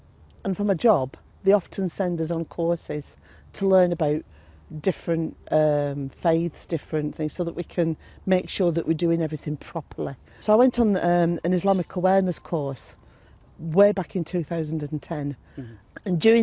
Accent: Chorley, North West England, United Kingdom; I was born in Chorley, in Lancashire, born and raised in the UK. I was brought up in a Christian home.

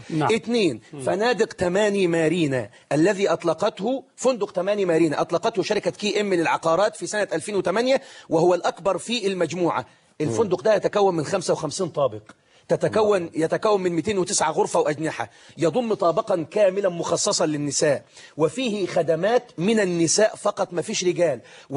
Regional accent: Egypt; وعندنا في مصر

